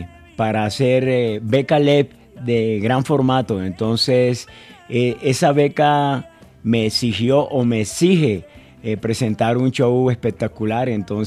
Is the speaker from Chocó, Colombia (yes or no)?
yes; Quibdó, Chocó, Colombia; born there; Bueno, yo nací en Quindó, Chocó, Pacífico Norte, ¿no?